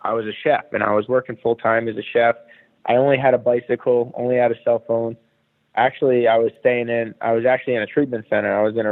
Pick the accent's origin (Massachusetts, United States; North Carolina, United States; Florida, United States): Massachusetts, United States; Boston; moved away as an adult; also born or lived in Providence, Rhode Island; Yeah, I grew up in Boston until I was 20. You know, I was in Boston until I was like 19. Then for 2 years, I went to Providence, Rhode Island, to go to culinary.